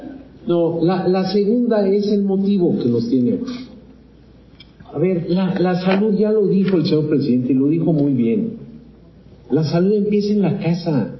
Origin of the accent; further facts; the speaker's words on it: Mexico; Somos mexicanos porque nos identificamos.